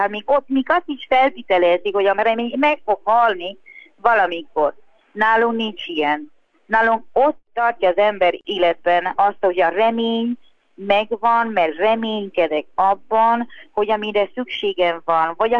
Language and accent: Hungarian; Hungary; én most magyarként beszélek